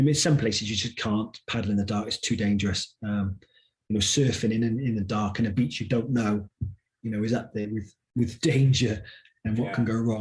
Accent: Torquay, South West England, United Kingdom; started from my hometown of Torquay.

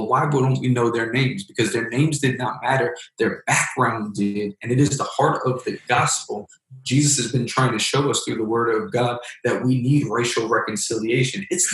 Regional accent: Queens, New York, United States; I grew up in Queens, New York. Queens, New York was noted by National Geographic as the most diverse place on the planet.

